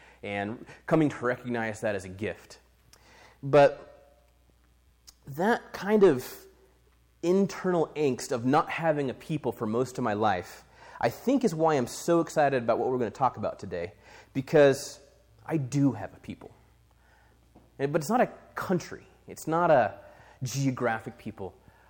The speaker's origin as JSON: {"language": "English", "country": "Japan", "tie": "born or raised there", "also_born_or_lived": "Colorado, United States", "said": "I grew up in Japan. My parents were missionaries. And so a big part of my story, my identity, kind of comes from the idea of being a TCK. That's a third culture kid."}